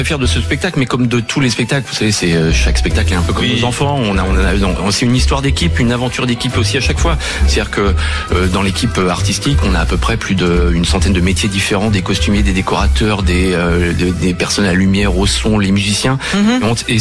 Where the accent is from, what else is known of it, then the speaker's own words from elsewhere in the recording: Pays de la Loire, France; Et moi j'ai grandi donc au Puy du Fou.